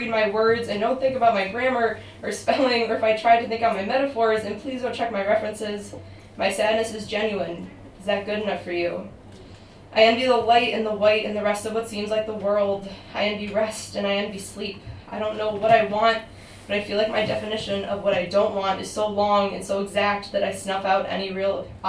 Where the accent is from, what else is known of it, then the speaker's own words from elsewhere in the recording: New York, United States; I'm also from the U.S., but I'm from New York.